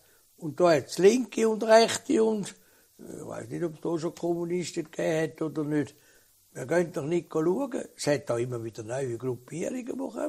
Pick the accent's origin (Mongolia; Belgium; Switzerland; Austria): Switzerland; Und als Schweizer Politiker bin ich jetzt nur einmal verantwortlich, dass die Schweiz keinen Krieg überkommt.